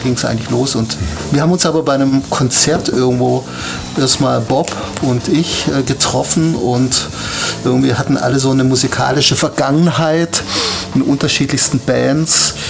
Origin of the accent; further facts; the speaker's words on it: Stuttgart, Baden-Württemberg, Germany; Und ich komme aus Häslach, Stuttgart Süd